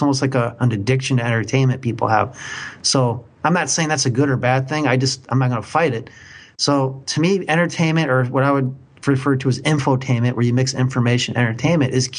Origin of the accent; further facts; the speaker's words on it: Midwest, United States; accent: Midwest; I have to spell it because my Midwest accent sometimes doesn't sound very clear.